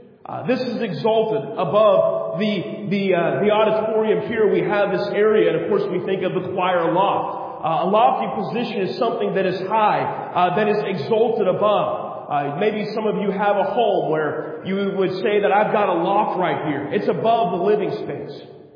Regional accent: California, United States; Now, I grew up here in California. That's a hill. That's not a mountain.

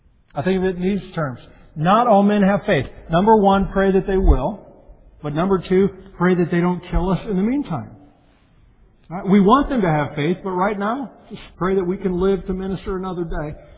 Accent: Colorado, United States; I grew up in Colorado, and it's so dry. It's very arid.

